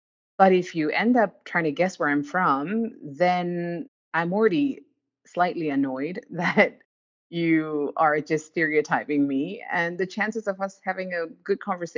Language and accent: English; Nagaland, India; So I grew up in Nagaland, where we have 16 tribes and all of us speak very different languages. And everyone speaks English as an official language in Nagaland.